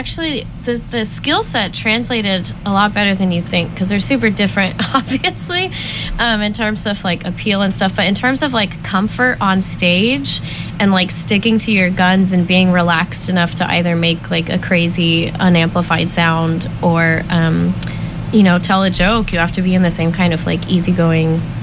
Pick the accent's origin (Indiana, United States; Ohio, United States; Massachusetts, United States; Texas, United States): Texas, United States; Dallas; I'm going to go find him after and corner him and talk to him about it or something, because I'm from Dallas.